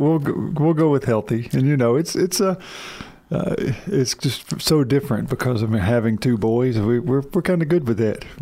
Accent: Alabama, United States; Well, you know, I'm from Alabama. Everything that's fried is healthy.

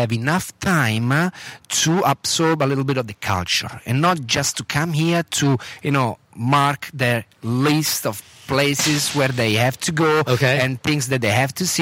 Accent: Italy; I know food because basically growing up in Italy, that helps a lot to know about food.

